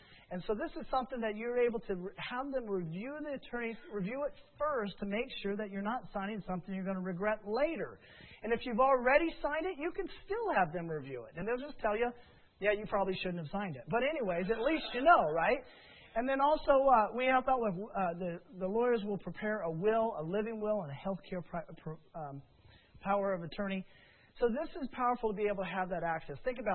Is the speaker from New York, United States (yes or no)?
no; Loveland, Colorado, United States; we have a movie theater that is in my hometown in Loveland, Colorado